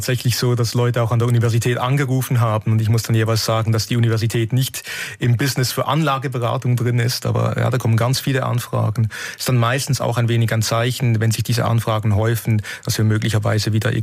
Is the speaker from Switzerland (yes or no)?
yes; Switzerland; wenn ich als Schweizer sage, die Schweiz, aber ich bin da auch stolz drauf.